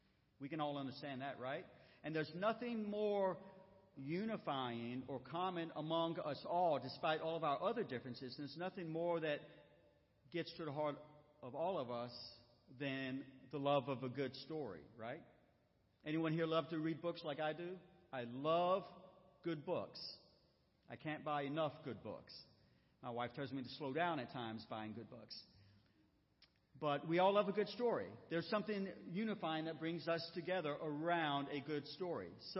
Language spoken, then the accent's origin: English; Augusta, Georgia, United States; And spent time in North Carolina, was originally stationed in on the coast many years ago. But born and bred in Augusta, Georgia.